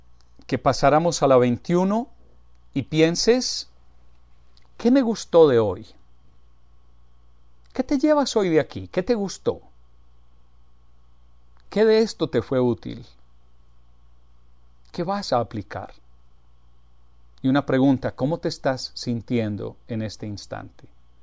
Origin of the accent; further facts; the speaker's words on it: Colombia; Mira, sin ir muy lejos, en mi país, Colombia, yo siento vergüenza.